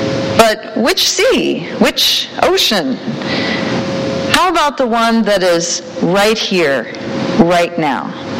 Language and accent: English; Cleveland, Ohio, United States; Langston Hughes grew up in my hometown, Cleveland, Ohio